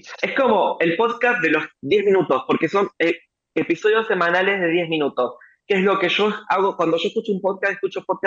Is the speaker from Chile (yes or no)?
no; Argentina; Y soy argentino, sé de crisis, sé de situaciones.